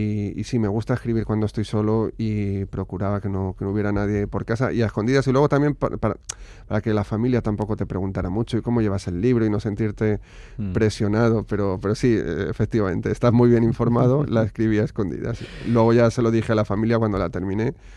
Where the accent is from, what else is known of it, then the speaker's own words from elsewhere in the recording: Barakaldo, Basque Country, Spain; now in Albacete, Spain; una pequeña editorial en la ciudad donde vivo. Yo soy de aquí, de Baracaldo.